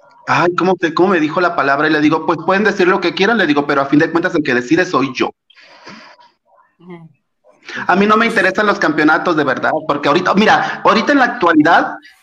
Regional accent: Mexico; De verdad, definitivamente, amo México, amo ser mexicano, soy orgullosamente mexicano.

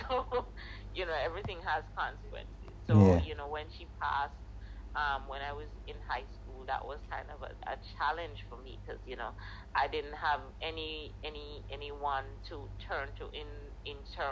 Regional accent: Jamaica; just being a kid growing up in Jamaica

